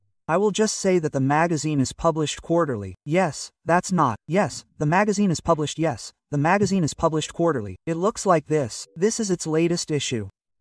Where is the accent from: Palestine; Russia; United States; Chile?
Russia; I said, I'm from Russia.